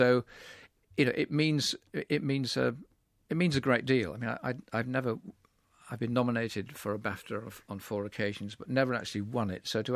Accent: United Kingdom; my soldiers, you know, being a Brit, had been responsible

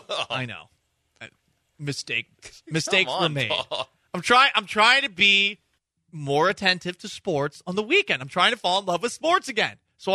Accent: Massachusetts, United States; I grew up in Massachusetts

